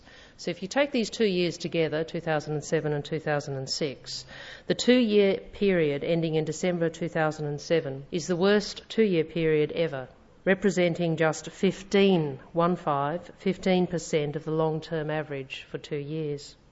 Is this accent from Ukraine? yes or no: no; Adelaide, South Australia, Australia; not only because we're in my hometown of Adelaide